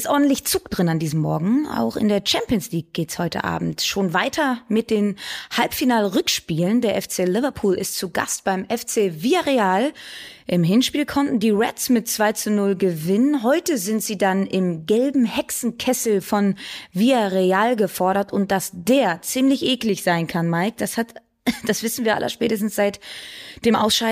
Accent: Cologne, North Rhine-Westphalia, Germany; born there; Und das kann ich als gebürtige Kölnerin sehr gut beurteilen.

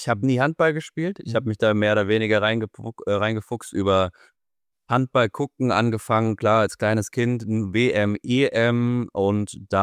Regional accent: Rhineland-Palatinate, Germany; in meinem Heimatdorf, bei meinem Heimatverein. In der Bezirksliga FSV Sauerland Derby gegen den Nachbarort FSV Niederolm.

